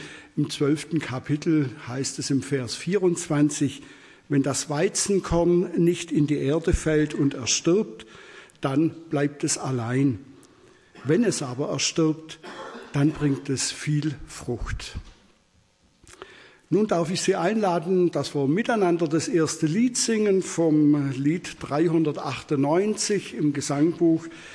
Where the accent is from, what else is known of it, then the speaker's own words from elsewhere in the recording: Pfalzgrafenweiler, Baden-Württemberg, Germany; Ich komme aus Pfalz-Grafenweiler, sind seit vielen Jahren jetzt schon hier im Schwarzwald.